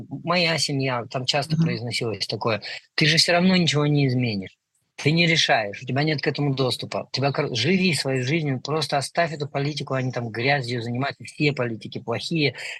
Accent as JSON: {"language": "Russian", "country": "Russia", "tie": "born or raised there", "said": "я вырос на Байкале"}